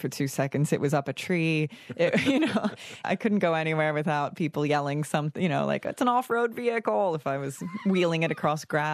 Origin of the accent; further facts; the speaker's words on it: Australia; accent: American; I had an American accent, so no one believed me when I said, I'm Australian, you know.